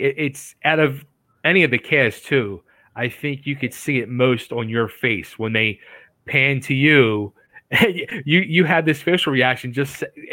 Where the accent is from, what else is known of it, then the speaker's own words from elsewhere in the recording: Philadelphia, Pennsylvania, United States; like I'm originally from Philly.